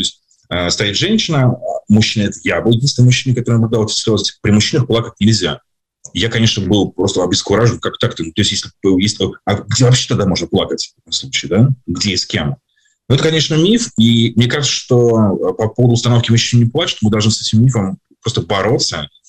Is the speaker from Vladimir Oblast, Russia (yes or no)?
no; Saint Petersburg, Russia; Я из Санкт-Петербурга